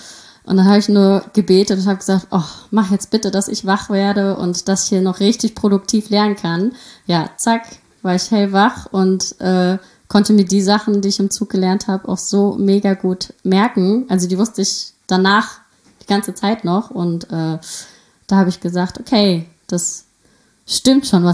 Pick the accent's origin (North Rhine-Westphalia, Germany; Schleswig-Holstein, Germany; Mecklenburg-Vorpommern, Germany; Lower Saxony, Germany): North Rhine-Westphalia, Germany; Burbach; Siegen in Bürbach groß geworden, mit sehr vielen Geschwistern, 4 um genau zu sein, also immer was los.